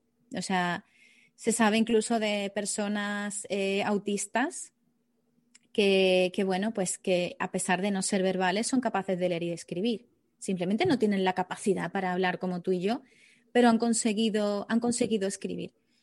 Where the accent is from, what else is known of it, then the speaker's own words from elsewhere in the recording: Seville, Andalusia, Spain; also born or lived in Granada; Echo mucho de menos la casa en la que yo vivía en mi antigua ciudad en Granada. Yo soy de aquí, soy de Sevilla, pero durante 7 años viví en Granada.